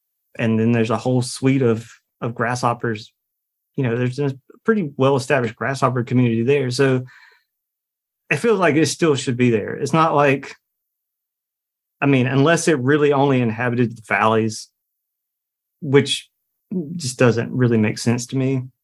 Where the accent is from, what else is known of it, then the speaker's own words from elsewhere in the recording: the South, United States; I'm from the South and I love the heat, but I'll do it if I have to.